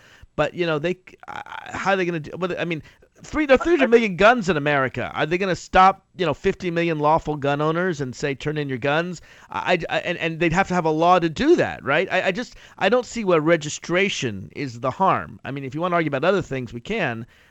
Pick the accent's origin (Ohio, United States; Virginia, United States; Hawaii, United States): Virginia, United States; In my home state of Virginia, we used to have a policy before the Republicans took over of saying you could buy one gun a month.